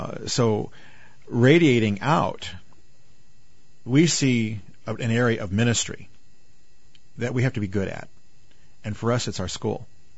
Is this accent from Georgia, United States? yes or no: no; St. Louis, Missouri, United States; Where a congregation that I grew up in here in St. Louis has lost its school, we're growing.